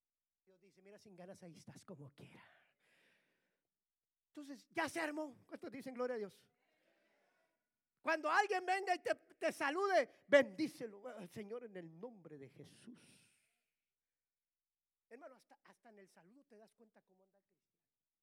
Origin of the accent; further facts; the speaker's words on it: Laredo, Texas, United States; Yo digo así, porque soy de Laredo.